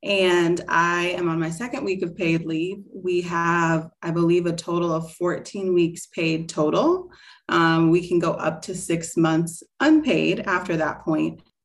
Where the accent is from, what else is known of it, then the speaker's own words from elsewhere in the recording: Tampa, Florida, United States; I am from Tampa, Florida